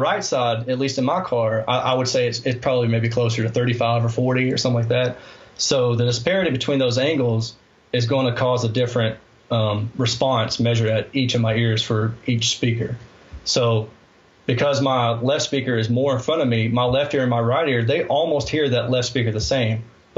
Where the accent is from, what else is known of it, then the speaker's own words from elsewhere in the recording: Alabama, United States; I'm from Alabama, so I get a pass, right?